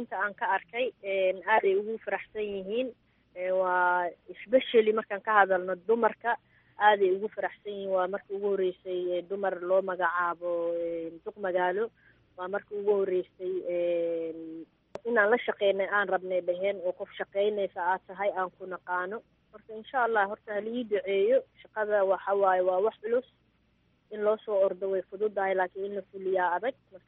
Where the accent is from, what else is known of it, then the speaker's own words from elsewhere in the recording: Mogadishu, Banaadir, Somalia; inaan Soomaali ahay, in aan aabbahay meeshuu kasoo jeeday aan joogo, inaan kasoo shaqeeyey dalkayga kaleento Muqdisho oo aan ku dhashay, aan kusoo barbaaray.